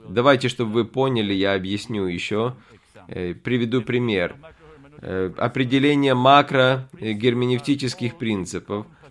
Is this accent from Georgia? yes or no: no; Argentina; now in -; Я из Аргентины. Даже если вы из Аргентины, то, знаете, я жил в Аргентине почти 100 лет назад. Мое детство было.